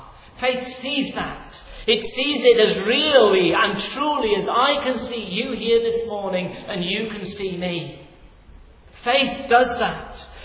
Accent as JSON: {"language": "English", "region": "Wales", "country": "United Kingdom", "tie": "born or raised there", "said": "where I grew up in Wales, there was about that much sand on the seashore."}